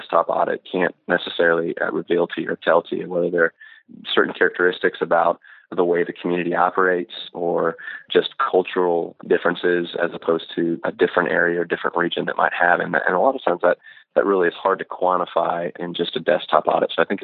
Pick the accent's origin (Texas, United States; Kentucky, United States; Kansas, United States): Texas, United States; I am a Texan, not only by birthright, but also by choice.